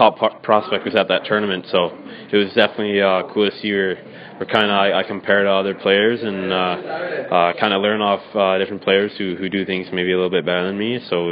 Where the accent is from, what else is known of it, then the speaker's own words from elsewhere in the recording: Toronto, Ontario, Canada; born there; also born or lived in Mississippi, United States / Flint, United States / Oklahoma, United States / Orlando, United States; We moved from, I was born in Toronto, moved to Mississippi, moved to Flint, Oklahoma, Orlando, Jacksonville, then back to Orlando. So, and then we ended up moving back to Toronto for my hockey.